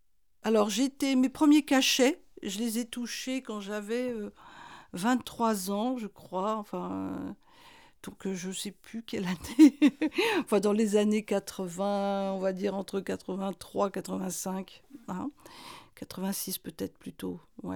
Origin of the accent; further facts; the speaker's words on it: Bourgogne-Franche-Comté, France; Moi, je suis originaire du Jura.